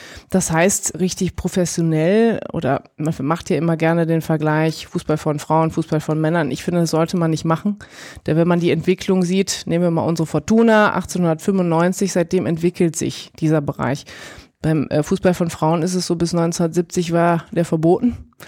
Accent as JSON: {"language": "German", "town": "Remscheid", "region": "North Rhine-Westphalia", "country": "Germany", "tie": "born or raised there", "said": "ich bin ja in Remscheid im Bergischen Land groß geworden. Für mich war dann Duisburg so der nächste Anknüpfungspunkt."}